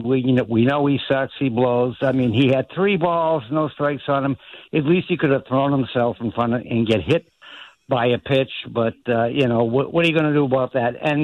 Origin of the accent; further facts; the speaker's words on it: Boston, Massachusetts, United States; you guys know I grew up in Dorchester, and I think I should come down there with a couple of 30 packs, take a ride down the street to Carson Beach